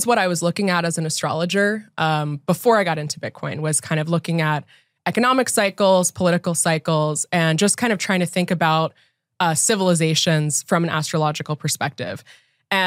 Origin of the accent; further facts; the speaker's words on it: United States; Like I'm an American living through the American Pluto return.